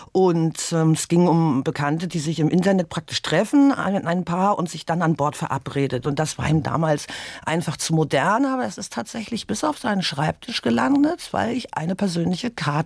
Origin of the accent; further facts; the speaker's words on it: Baltic coast, Germany; Ich bin an der Ostsee aufgewachsen, mich haben Schiffe schon immer fasziniert.